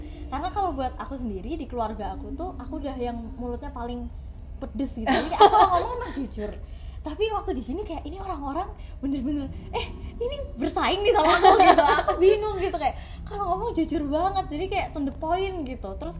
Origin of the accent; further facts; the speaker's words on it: Semarang, Central Java, Indonesia; Karena aku dari kecil kan di Semarang ya, dan aku tuh pengen banget keluar gitu dari Semarang sebenarnya, kayak emang pengen ngerantau gitu.